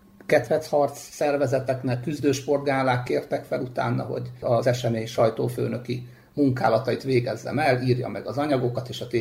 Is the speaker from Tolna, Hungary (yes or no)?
no; Debrecen, Hajdú-Bihar, Hungary; Mindez Debrecenben, és 1977. januárjában találtunk egymással a judóval